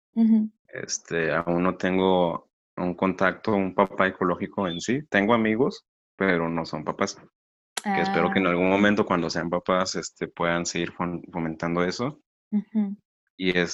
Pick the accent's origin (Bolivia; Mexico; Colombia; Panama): Mexico; uno como mexicano y como buen papá también va a los antojitos en las noches.